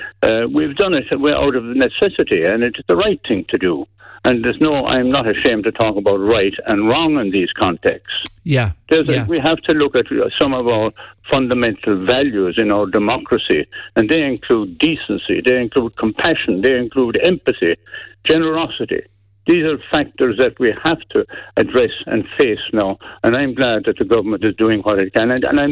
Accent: Ireland; You know, we get local when we have to get local, but it doesn't undermine who we are as Irish people.

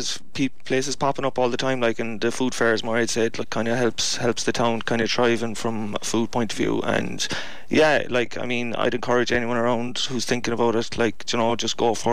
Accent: Listowel, Munster, Ireland; From Erremore, Listowel.

